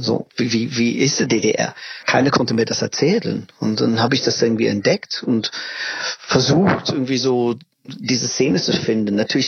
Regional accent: England, United Kingdom; Ich meinte, nein, ich komme aus England.

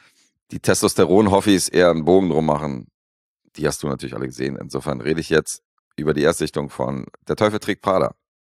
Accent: Serbia; Ich bin Serbe, wir laufen mit Jogginganzügen durch die Gegend.

